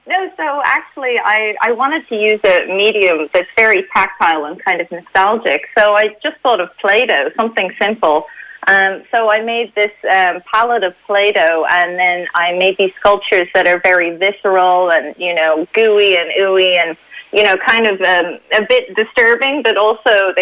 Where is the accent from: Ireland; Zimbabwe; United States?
Ireland; So, yeah, so I grew up in Ireland my whole life. I'm a little Irish girl